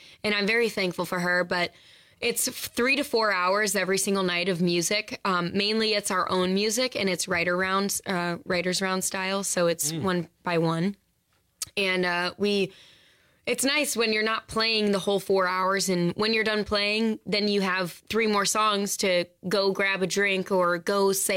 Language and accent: English; Nashville, Tennessee, United States; when they see me and they see that I'm a songwriter from Nashville and a singer in these venues, it's a hard game.